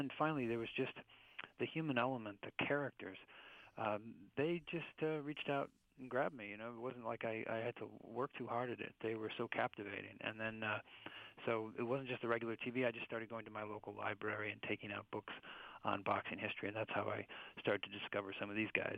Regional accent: Midwest, United States; born or raised there

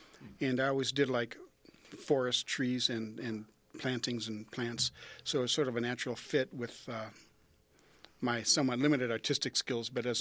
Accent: Madison, Wisconsin, United States; also born or lived in Indianapolis, United States / Milwaukee, United States; Well, I was born in Indianapolis and moved to the Wisconsin area when I was young, and moved to Madison from Milwaukee when I was about 8 years old, and that's where I grew up.

